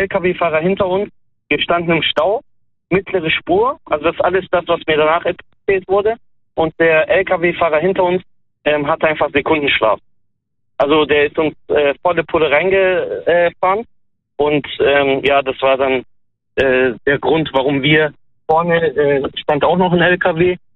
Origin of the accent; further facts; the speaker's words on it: Esslingen, Baden-Württemberg, Germany; Ich bin aus Esslingen, aber mein Name ist türkischen Ursprungs